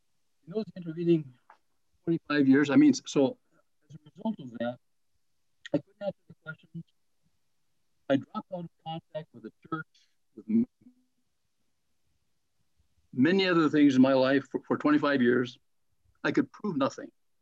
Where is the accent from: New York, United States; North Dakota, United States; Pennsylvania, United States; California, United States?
North Dakota, United States; Fargo; also born or lived in Grandin; After I was born in Grandin, I lived there until I was in about the third grade, and eventually ended up in Fargo, where I went to school and graduated.